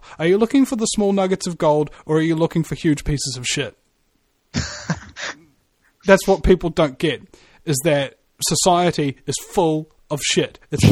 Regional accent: New Zealand; So naturally, an American gave me an American-based talk radio show because I'm a New Zealander who knows more about America than most Americans do.

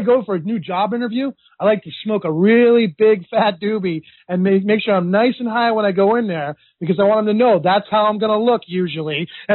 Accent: Chatham, New Jersey, United States; I've actually gone up in front of a judge before in my hometown of Chatham, the second richest town in America.

